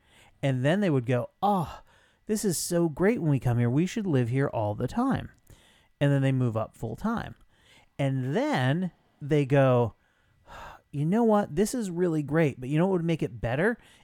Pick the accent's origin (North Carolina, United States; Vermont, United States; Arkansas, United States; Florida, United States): Vermont, United States; What's really funny is growing up in Vermont